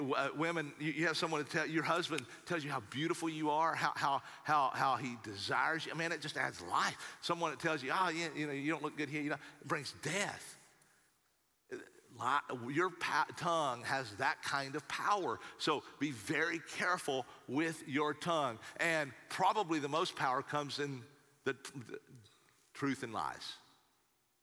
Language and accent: English; Appalachia, United States; I grew up in Appalachian Mountains where it was readily available and where, you know, that's just, you know, the culture.